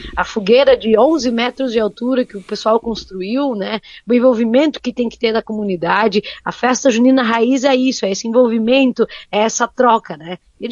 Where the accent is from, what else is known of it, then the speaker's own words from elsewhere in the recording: Sinimbu, Rio Grande do Sul, Brazil; E eu que sou da cidade de Sinimbu.